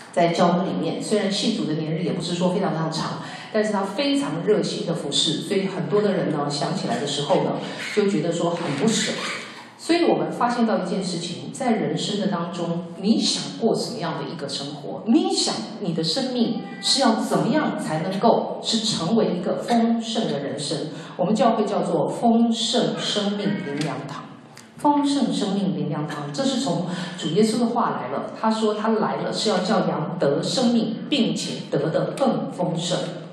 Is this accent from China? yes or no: no; Taiwan; born there; 1949年我的父母亲呢，就是来到台湾嘛，来到台湾。那我是在台湾出生的